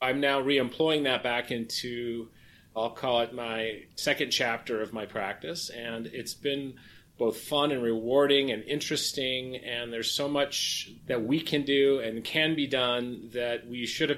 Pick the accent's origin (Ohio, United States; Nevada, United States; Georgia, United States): Ohio, United States; I'm from Ohio, but I did my college in California, my medical school in Washington, D.C.